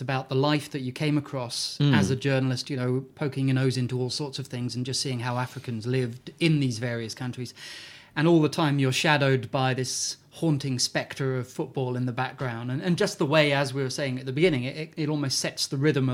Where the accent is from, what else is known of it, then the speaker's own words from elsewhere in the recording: Newcastle, North East England, United Kingdom; And I'm from Newcastle, so I could have ended up with quite a good team.